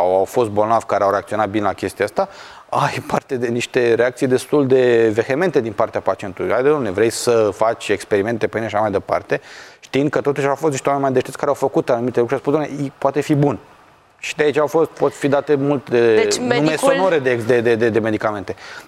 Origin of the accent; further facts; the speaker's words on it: Romania; Dar evident că de cele mai multe ori, tot pentru că suntem români, vom ajunge epuizați după un asemenea efort